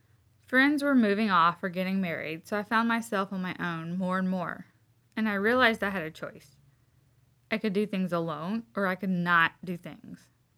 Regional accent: the South, United States; I grew up in the South where getting married at a young age was the norm.

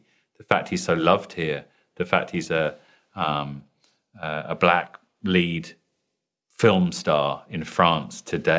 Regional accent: United Kingdom; And I was aware, obviously, being British, of Sherlock Holmes.

